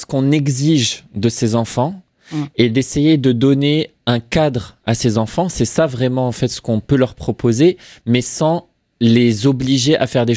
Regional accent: Morocco; Moi, j'aime beaucoup, par exemple, tout ce qui est cuisine de mon pays d'origine au Maroc.

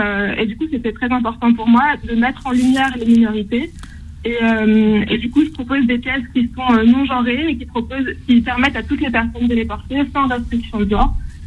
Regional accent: Roubaix, Hauts-de-France, France; born there; now in Lille, France; Moi, je suis à Lille, mais je suis née à Roubaix.

